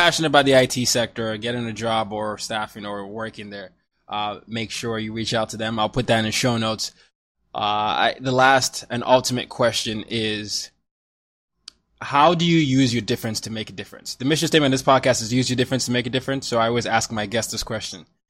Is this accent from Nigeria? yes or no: yes; Nigeria; I'm Nigerian. I have to say soccer here, but I say football.